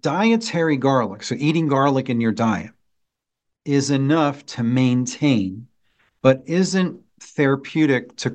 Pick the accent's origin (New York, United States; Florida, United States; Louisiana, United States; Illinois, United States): New York, United States; Well, I'm Italian. I grew up Italian in New York.